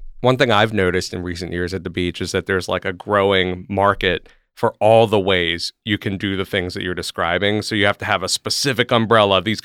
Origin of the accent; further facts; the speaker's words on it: Pennsylvania, United States; Well, I mean, I'm from Central PA, so a lot of us, we go to Ocean City, Maryland.